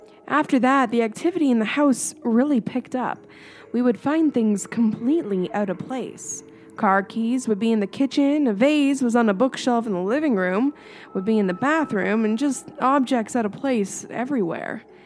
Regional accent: Florida, United States; Growing up in Florida, a shady, cool lake was welcome. My grandma even lived next door to us, and it was nice to have her close by.

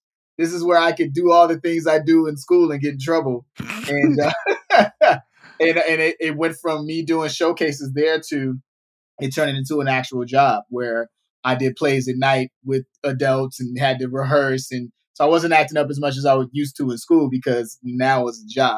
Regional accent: Chicago, Illinois, United States; now in Los Angeles, United States; I mean, well, I was born and raised in Chicago.

